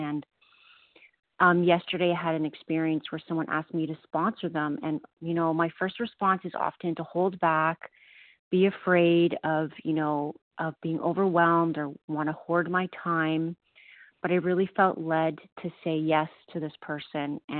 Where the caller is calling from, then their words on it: Ontario, Canada; Hey, Jen, good morning. … recovered in Ontario, Canada.